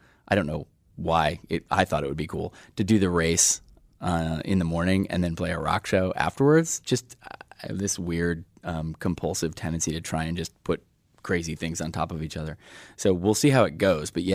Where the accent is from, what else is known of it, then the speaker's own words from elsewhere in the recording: Iowa City, Iowa, United States; born there; now in New York City, United States; As I said, I live in New York City, though. I was born in Iowa City. I've lived in New York City for about 15 years.